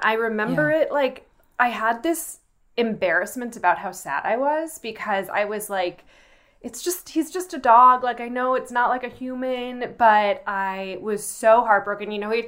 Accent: New York, United States; I grew up outside New York

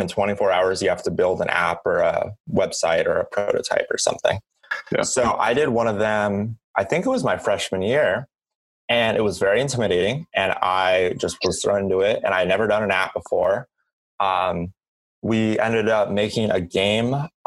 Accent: St. Helens, Oregon, United States; So I grew up in St. Helens, a little town in Oregon.

